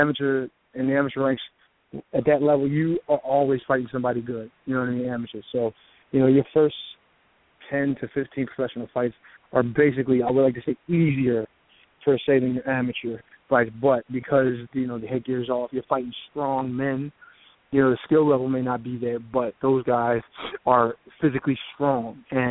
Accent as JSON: {"language": "English", "town": "Pittsburgh", "region": "Pennsylvania", "country": "United States", "lives_now": "Philadelphia, United States", "said": "I'm originally from Pittsburgh, PA. You know, got to represent the Steelers."}